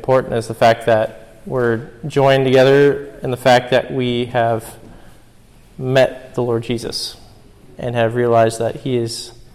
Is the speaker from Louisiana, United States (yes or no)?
no; Oregon, United States; It's not just that we're from Tillamook County or from the United States